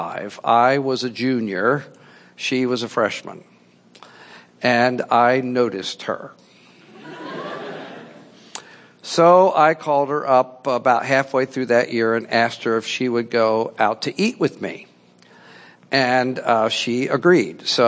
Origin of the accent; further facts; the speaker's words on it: Philadelphia, Pennsylvania, United States; also born or lived in Delaware; I told her I was born in Delaware and grew up in Philadelphia